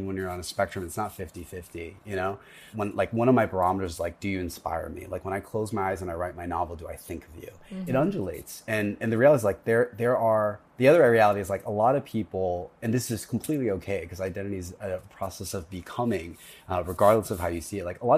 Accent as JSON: {"language": "English", "region": "Tennessee", "country": "United States", "said": "like I'm from Tennessee. And so I think that's like, that's where it lands."}